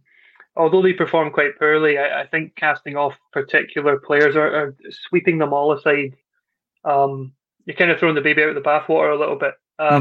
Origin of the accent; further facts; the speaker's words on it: Scotland, United Kingdom; especially with both of us being Scottish and interest in the national team being at an all-time high